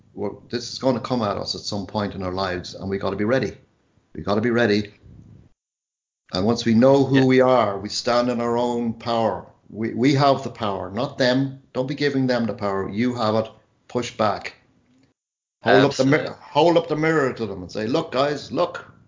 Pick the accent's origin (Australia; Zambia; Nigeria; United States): Zambia; born there; I was born in Africa. I was born in Zambia. So I have a bit of a, you know, I like to see what's going on in Africa, you know. I kind of, you know, because I suppose I was born there, I feel I have an affinity for the place